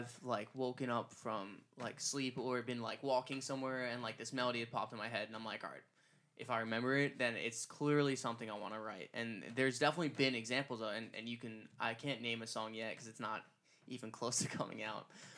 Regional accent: Long Island, New York, United States; I explained that we're also from Long Island, so it was like kind of like that connection that we had.

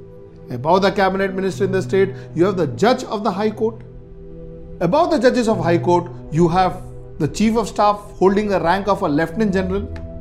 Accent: India; which is probably the only power we hold as an Indian and part of this democracy.

